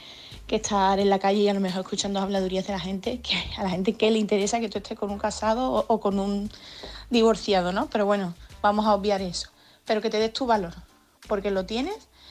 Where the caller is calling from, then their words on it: Seville, Andalusia, Spain; corresponsal de Sevilla